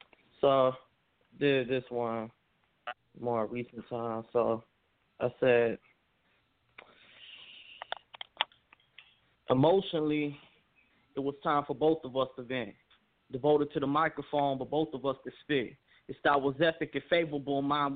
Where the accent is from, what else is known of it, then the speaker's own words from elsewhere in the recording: Memphis, Tennessee, United States; I'm from Memphis, Tennessee.